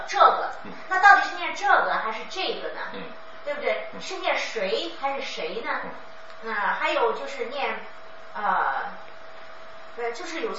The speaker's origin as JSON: {"language": "Chinese", "region": "Northwest China", "country": "China", "said": "以前觉得自己好像普通话还挺标准的，结果一朗读出来，他们说，哎呦，一看就是个西北人，就能听出来。"}